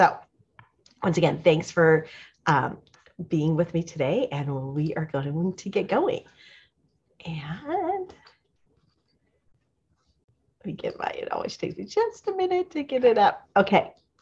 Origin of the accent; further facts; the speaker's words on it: Atlanta, Georgia, United States; now in Tampa, United States; And he grew up in DC. I grew up in Atlanta. And we actually now live in Tampa, and we've been here 18 years.